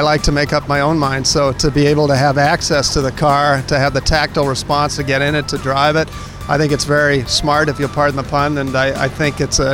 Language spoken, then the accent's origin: English; Mar Vista, California, United States; I'm from Mar Vista, California.